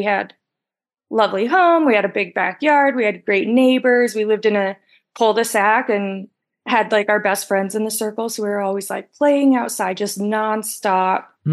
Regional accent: Calgary, Alberta, Canada; born there; I was adopted. I was born at the end of 91. I'm like right in between Christmas and New Year's. I was born in Calgary and adopted in Calgary.

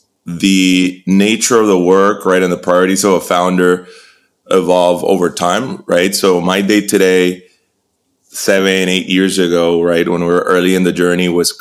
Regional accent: Puerto Rico; So I'm originally from Puerto Rico.

